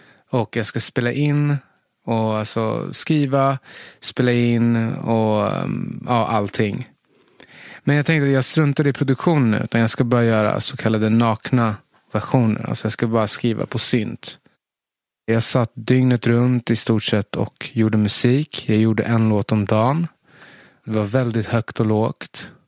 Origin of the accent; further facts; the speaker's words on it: Tensta, Stockholm County, Sweden; Metaforen kommer från att jag är uppvuxen i Tensta och hade en tonårstid som var dominerad av ganska mycket våld.